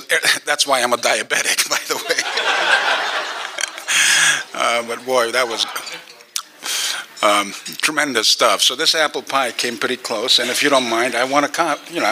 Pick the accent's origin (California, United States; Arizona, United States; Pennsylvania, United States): California, United States; Los Angeles; also born or lived in Hungary; I grew up in Los Angeles. When I came to the United States, I was 10, actually literally 10.